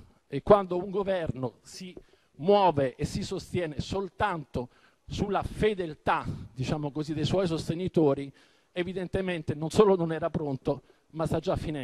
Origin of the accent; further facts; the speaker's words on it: Sicily, Italy; mi prendete in giro, io sono siciliano